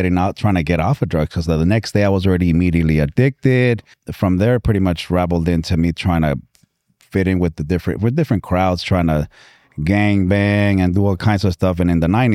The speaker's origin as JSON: {"language": "English", "town": "Huntington Beach", "region": "California", "country": "United States", "tie": "born or raised there", "also_born_or_lived": "Michoacan, Mexico / Santa Ana", "said": "I grew up in Huntington Beach."}